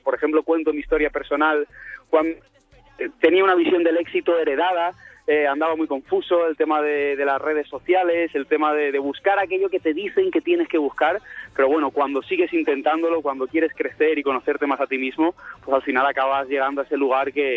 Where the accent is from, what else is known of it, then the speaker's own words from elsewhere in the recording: Alicante, Valencian Community, Spain; la gente estaba volcada, también era mi tierra, ahí Alicante